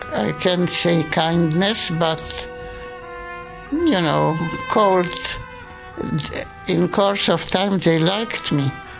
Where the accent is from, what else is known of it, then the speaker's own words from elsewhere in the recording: Germany; English is a second language; moved away; I came to Auschwitz on a regular train because I came from Germany and not from a ghetto.